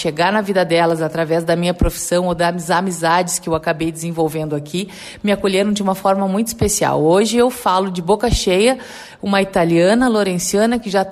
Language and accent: Portuguese; Pelotas, Rio Grande do Sul, Brazil; now in São Lourenço do Sul, Brazil; Eu sou pelotense, mas eu falo de boca cheia, que há 10 anos eu virei lorenciana.